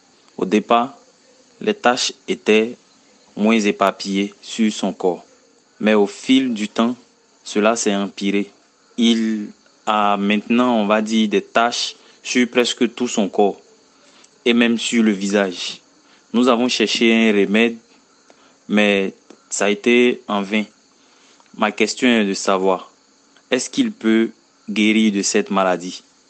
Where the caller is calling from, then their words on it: Bingerville, Abidjan, Côte d’Ivoire; de Bingerville, Côte d'Ivoire.